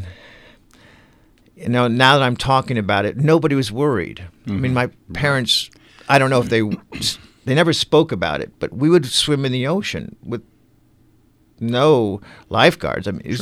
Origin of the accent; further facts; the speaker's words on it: Portsmouth, Virginia, United States; born there; also born or lived in San Diego / Los Angeles / Lake Forest / Roslyn; Navy brat. I was born in Portsmouth, Virginia. Went to 2 years in San Diego, 4 years in Los Angeles, 4 years in Chicago area, Lake Forest. Then we moved to Roslyn, Long Island, where I went to elementary school